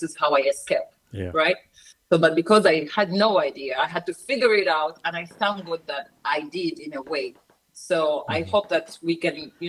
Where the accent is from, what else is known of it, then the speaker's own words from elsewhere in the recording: Kawempe, Central Region, Uganda; and I grew up in Kawempe, in Uganda.